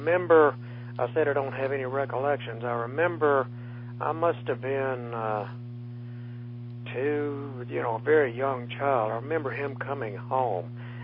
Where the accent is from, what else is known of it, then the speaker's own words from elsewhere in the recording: Pine Bluff, Arkansas, United States; born there; I was born in Pine Bluff, Arkansas. I guess back then it was about the third largest city in the state.